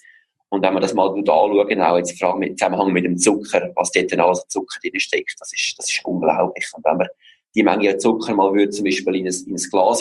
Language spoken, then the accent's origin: German; Switzerland; als Schweizer denke ich, haben wir auch das Glück